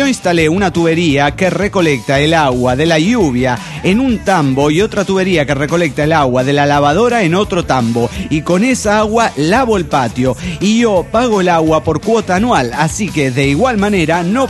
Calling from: Tultitlán, State of Mexico, Mexico; monitorista de Tultitlán, México.

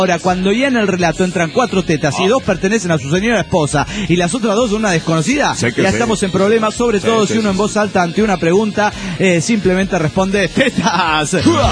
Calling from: Santander, Cantabria, Spain; jefe de Santander, España.

